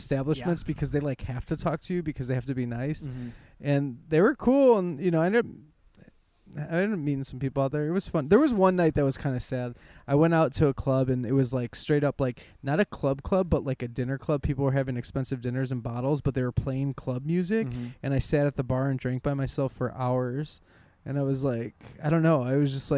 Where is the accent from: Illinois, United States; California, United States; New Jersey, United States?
Illinois, United States; Chicago; I'm from Chicago, Illinois. I was born in Ravenswood Hospital. I grew up on Foster and Western. that is where I was born and that's where I'm from.